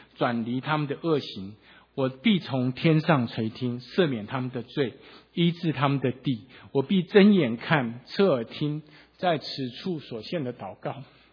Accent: Taiwan; now in United States; 我今年在大概两年前，我在美国的时间就已经比我在台湾生长的时间还长。好，所以实际上我在美国的时间已经超过我的出生地。

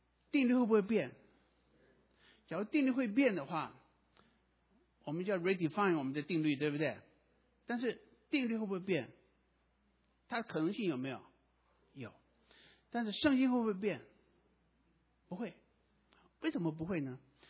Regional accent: China; 我们中国人

